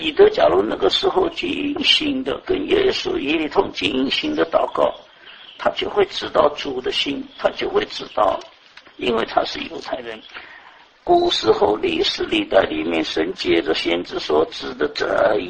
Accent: China; 特别我们中国人，脑就是脑，心就是心

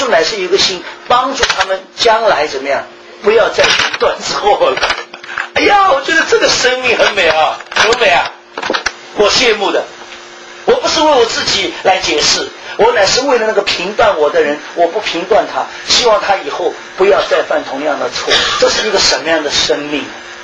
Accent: Shanghai, China; 我们上海人讲的句话叫西装必塞，有没有听过这个话？

